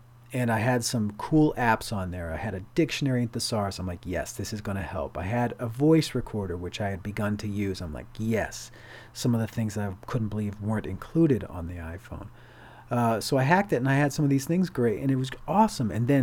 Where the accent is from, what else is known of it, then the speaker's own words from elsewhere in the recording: Boston, Massachusetts, United States; I'm not a big baseball fan, but I'm a Boston fan now. I'm from Boston.